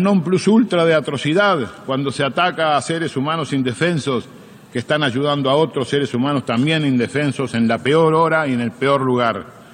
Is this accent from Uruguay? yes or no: yes; Uruguay; Expresamos nuestra satisfacción y orgullo como uruguayos, como latinoamericanos